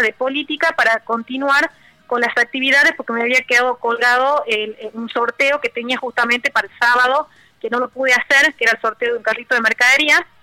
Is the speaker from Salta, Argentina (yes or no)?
yes; Rosario de Lerma, Salta, Argentina; he vivido acá en mi pueblo, Rosario de Lerma